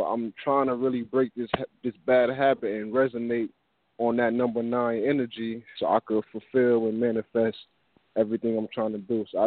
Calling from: Connecticut, United States; I'm calling from Connecticut.

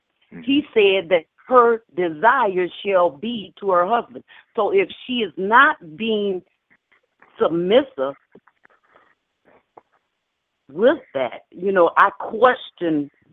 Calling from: Stone Mountain, Georgia, United States; I'm calling from Stone Mountain, Georgia.

